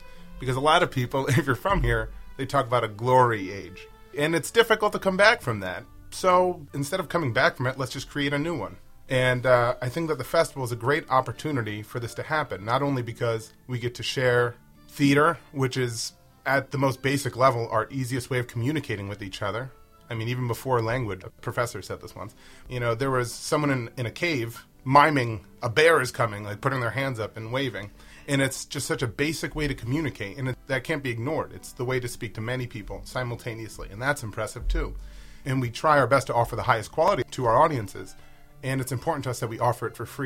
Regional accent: Scranton, Pennsylvania, United States; now in New York, United States; I am born and raised in Scranton, and I've been living in New York for the past 4 years or so.

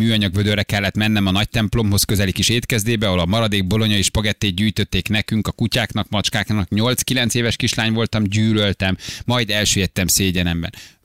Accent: Budapest, Hungary; Pesszent Lőnincen nőttem fel, és élek a mai napig kertesházban.

